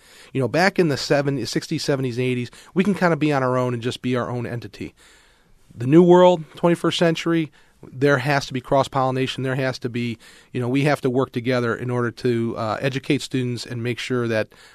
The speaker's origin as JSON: {"language": "English", "town": "Cleveland", "region": "Ohio", "country": "United States", "said": "The first time I introduced myself and I said I was from Cleveland, Ohio, I got booed."}